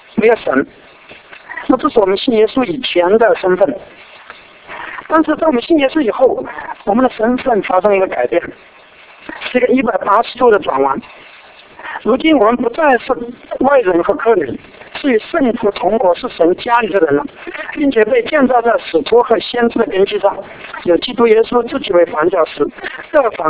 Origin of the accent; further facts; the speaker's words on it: China; 我们国家很多人都是那个第一代移民的，那我们虽然在这个地方住，但是我们都知道我们是中国人的，而且我们在很多的生活习惯上都保留了我们中国的传统，